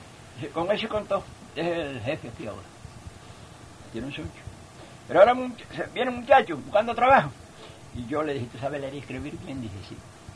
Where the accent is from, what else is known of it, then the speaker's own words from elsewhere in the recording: Manzanillo, Granma, Cuba; yo soy nacido en Manzanillo, criado en las ganaderías de edad de 10 años.